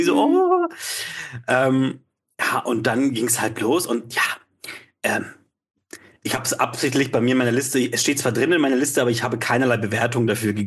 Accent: Austria; also born or lived in Hamburg; Ich bin von Geburt aus Deutscher, aber meine Mutter ist Österreicherin

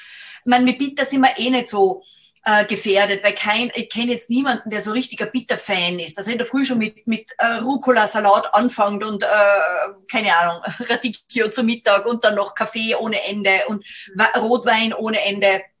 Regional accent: Salzburg, Austria; bin aus Salzburg

